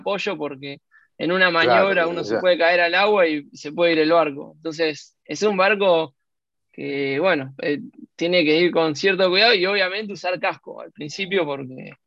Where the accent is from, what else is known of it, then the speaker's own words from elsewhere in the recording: Rosario, Santa Fe, Argentina; Yo soy rosarino, nací en Rosario. Navegué siempre acá. Mis primeros pasos fueron en Rosario.